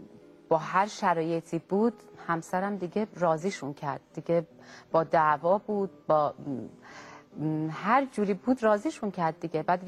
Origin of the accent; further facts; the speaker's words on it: Tehran, Tehran Province, Iran; ما قبلا توی میدون شور زندگی میکردیم. البته خیلی بچه بودم.